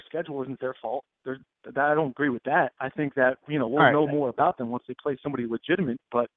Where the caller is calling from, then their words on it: Houston, Texas, United States; from Houston.